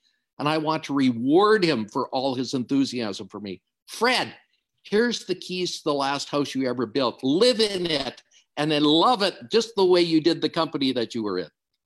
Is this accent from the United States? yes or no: no; Canada; Make sure it's C-A, because I'm a Canadian. I like to point that out.